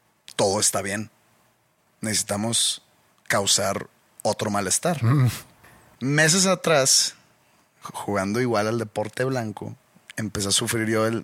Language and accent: Spanish; Nuevo León, Mexico; Creo que pues somos el estado de la República Mexicana que más aporta a la federación.